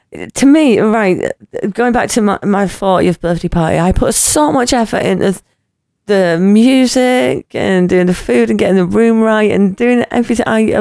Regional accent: United Kingdom; largely because I'm British and I don't do naked

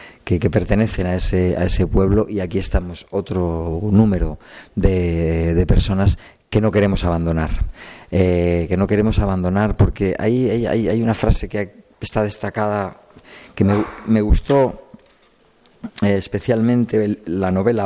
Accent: Spain; yo soy español.

